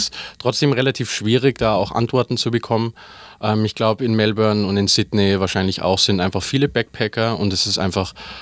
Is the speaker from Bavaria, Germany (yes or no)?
yes; Munich, Bavaria, Germany; born there; Das heißt, ich habe mich schon als Bayer entlarvt. Genau, ich bin gebürtiger Münchner und wohne gerade und lebe gerade in München.